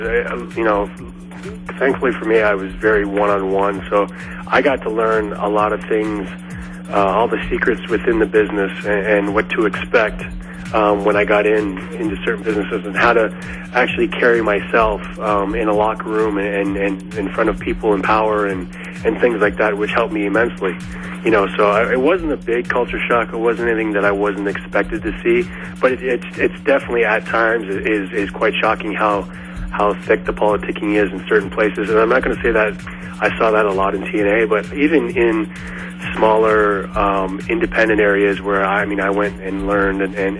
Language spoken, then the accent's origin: English; Canada; growing up in Canada, of course